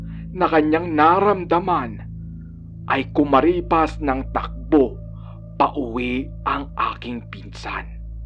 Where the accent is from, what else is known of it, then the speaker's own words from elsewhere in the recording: Eastern Visayas, Philippines; Ako po ay tubong Samar.